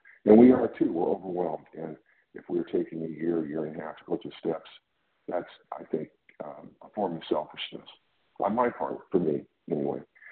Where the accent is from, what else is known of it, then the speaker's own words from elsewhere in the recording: California, United States; I'm from California.